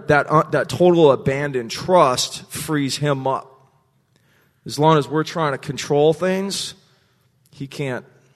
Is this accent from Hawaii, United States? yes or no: yes; Hawaii, United States; it brought me back to my childhood growing up in Hawaii.